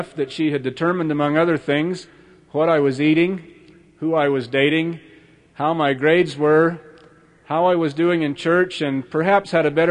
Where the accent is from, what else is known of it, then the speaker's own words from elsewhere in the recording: Idaho, United States; And she was very popular, and I was from Idaho.